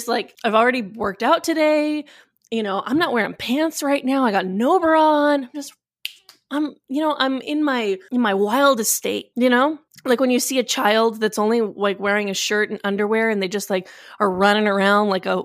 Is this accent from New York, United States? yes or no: no; Colorado, United States; Every time I'm like, oh yeah, I'm from Colorado